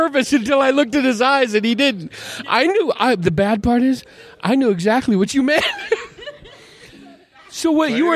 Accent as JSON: {"language": "English", "region": "California", "country": "United States", "tie": "born or raised there", "said": "Where I grew up in San Francisco Bay Area"}